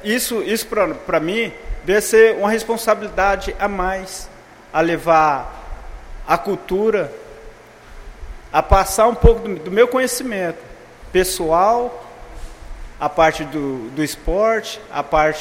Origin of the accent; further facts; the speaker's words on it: Marília, São Paulo, Brazil; now in Garça, Brazil; Eu saí de Marília, cheguei aqui em Garça, constituí família, pude me formar, pude estudar, me formar, pude me profissionalizar